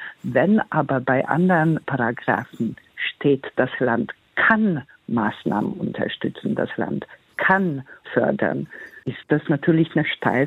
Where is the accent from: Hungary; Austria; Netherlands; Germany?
Hungary; Jedoch komme ich aus Ungarn und ich muss nur einen kurzen Blick nach Ungarn wenden